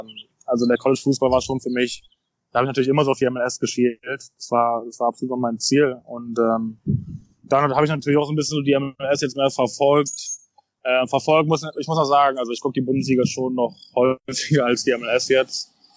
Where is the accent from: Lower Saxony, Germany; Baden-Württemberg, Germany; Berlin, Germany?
Berlin, Germany; Berlin ist ja auch meine Heimat, mein Kindheitsverein.